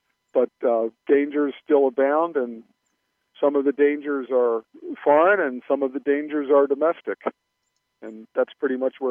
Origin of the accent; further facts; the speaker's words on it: Baltimore, Maryland, United States; born there; I was born in Baltimore, Maryland in 1957, which makes me a baby boomer, an old guy, sort of.